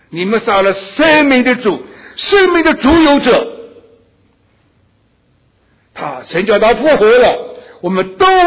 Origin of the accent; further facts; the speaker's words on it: China; 我们中国人也有力量，有点差劲，因为中国人爱罪人呢，只爱中国人